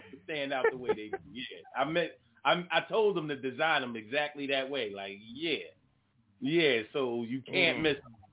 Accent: Philadelphia, Pennsylvania, United States; We never did that where I'm from. I'm from Philly.

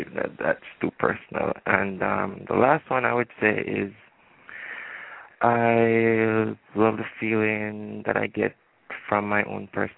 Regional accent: Jamaica; from Jamaica, and yes, I'm loving what I'm feeling.

